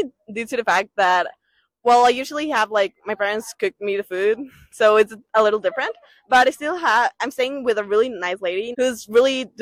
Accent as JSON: {"language": "English", "country": "Ecuador", "said": "and I'm from Ecuador."}